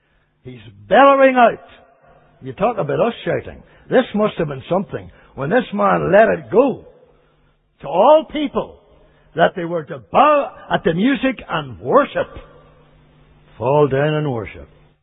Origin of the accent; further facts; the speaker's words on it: Canada; I'm a Canadian. I'm 50 years over there